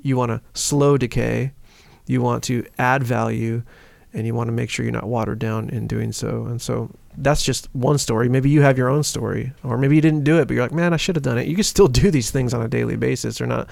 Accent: California, United States; Well, I'm from California. You just don't talk to your neighbors.

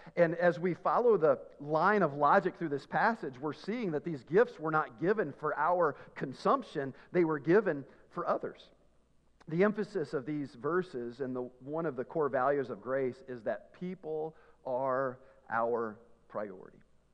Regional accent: Tennessee, United States; I don't know. I'm from Tennessee. They didn't teach us that stuff, all right?

